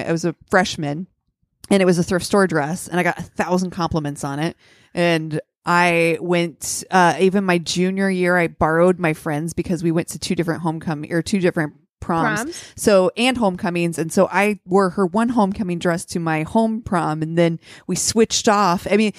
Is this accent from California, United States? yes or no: no; Columbus, Ohio, United States; Well, they're a Columbus company, and so I'm you know, down for my hometown heroes.